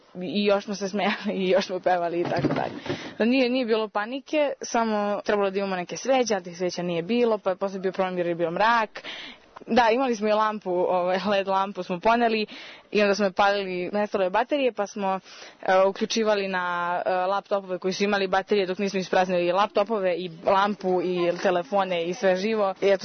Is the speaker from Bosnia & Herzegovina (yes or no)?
no; Belgrade, Serbia; dolazim iz Beograda i na Tari sam sa porodicom za vreme zimskog raspusta.